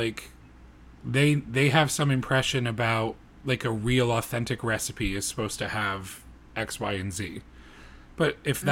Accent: New England, United States; I'm also from New England, and we're all about layers. Anybody who lives in the north knows that layers are everything.

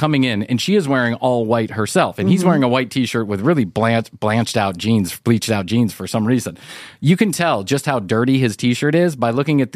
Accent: Alabama, United States; No, I'm not the Swedish. I'm from Alabama.

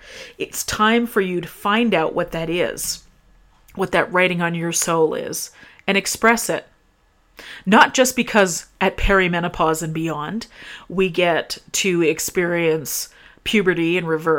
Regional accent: Canada; I'm Canadian, which means it doesn't matter which candidate I would have voted for.

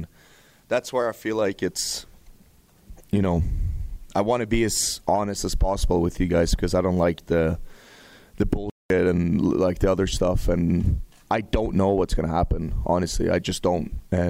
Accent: Calgary, Alberta, Canada; I grew up in Calgary. I've been here my whole life.

